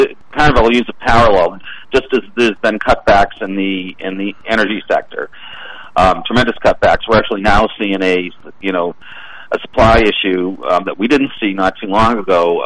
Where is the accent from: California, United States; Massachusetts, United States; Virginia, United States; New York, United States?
Massachusetts, United States; Boston; I grew up in the Boston area. I know that the hospitals there are very busy.